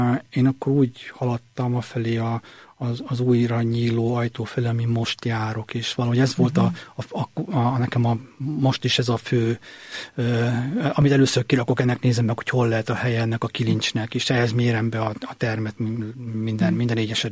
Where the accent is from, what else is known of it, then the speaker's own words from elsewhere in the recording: Lőrinci, Hungary; én Lőrinciben nőttem fel.